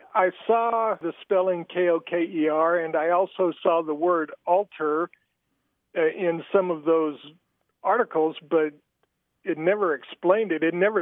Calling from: Tallahassee, Florida, United States; I'm calling from Tallahassee.

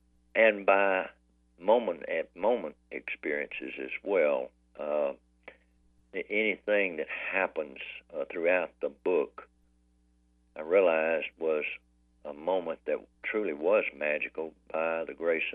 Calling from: Jackson, Mississippi, United States; Robbie, I'm in Jackson, Mississippi.

